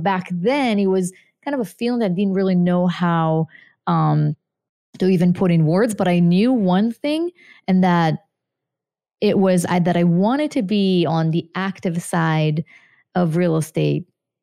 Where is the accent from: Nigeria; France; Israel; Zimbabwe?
Israel; English is a second language; moved away as an adult; now in United States; I'm from Israel, actually.